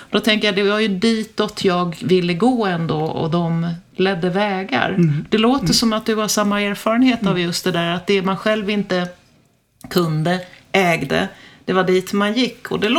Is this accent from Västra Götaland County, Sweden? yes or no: no; Danderyd, Stockholm County, Sweden; är man född och uppvuxen i Danderyd så är det inte helt svårt på 70-talet